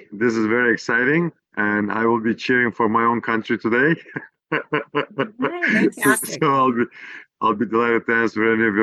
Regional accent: Istanbul, Turkey; moved away as an adult; now in United States; I grew up in Istanbul, and I was at the age of about 8.5, 9 years old when I came to Istanbul. Up until 19.5 years old, I've been in Istanbul.

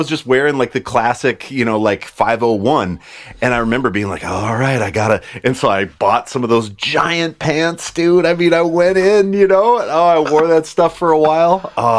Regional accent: Montana, United States; moved away as an adult; I went to college and I grew up in Montana and we were always in Montana. It was always late to fashion trends.

